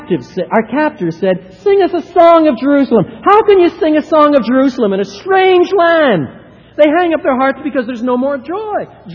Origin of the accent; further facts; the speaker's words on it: Montreal, Quebec, Canada; I was brought up in Montreal, and points east